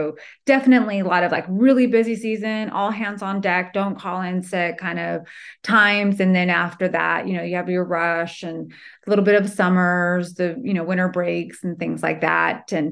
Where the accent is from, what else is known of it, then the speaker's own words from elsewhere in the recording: California, United States; also born or lived in Georgia; we were living in Georgia at the time, and I moved back to my home state in California.